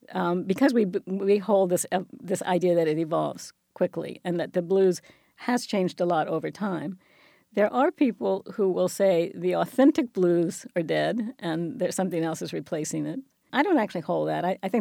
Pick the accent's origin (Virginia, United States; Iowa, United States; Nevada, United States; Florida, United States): Florida, United States; I grew up in the South, in Florida, which is, you know, but it was the southern part